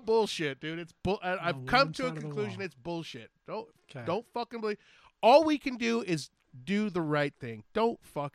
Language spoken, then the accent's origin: English; California, United States; Where am I from? I'm from here, dude. I grew up in California. He goes, you're not from Mexico? No.